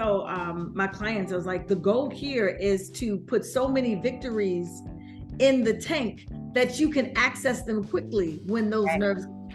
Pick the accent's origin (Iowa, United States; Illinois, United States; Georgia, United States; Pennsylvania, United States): Illinois, United States; Chicago; now in Brooklyn, United States; I'm from, you know, I live in Brooklyn. I'm from Chicago.